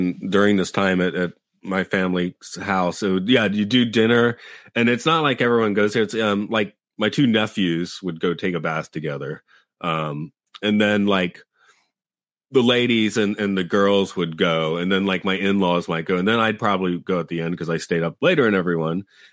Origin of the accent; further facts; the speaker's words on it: United States; I use a shower. I'm American, but other people in my family